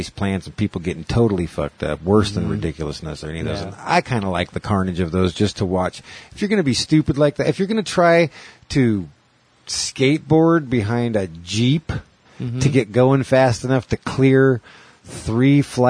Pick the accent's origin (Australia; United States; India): United States; Brooklyn, New York; accent: New York; in a total New York accent. I grew up in Brooklyn, right?